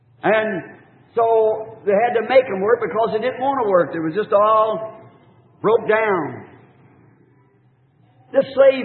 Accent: the South, United States

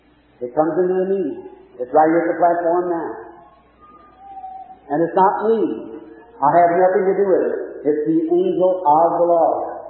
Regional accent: Kentucky, United States; born there; When I was a little boy, I was born up here in Cumberland County, Kentucky, a little log cabin.

